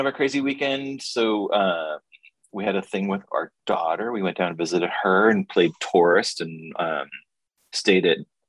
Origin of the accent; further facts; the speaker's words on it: San Francisco, California, United States; like I grew up in San Francisco and see the things that we used to do as, you know, bored youth